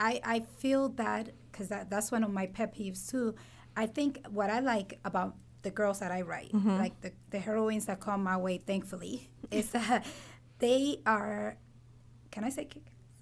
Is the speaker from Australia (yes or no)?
no; New York, United States; But it's funny that you say that because I grew up in New York.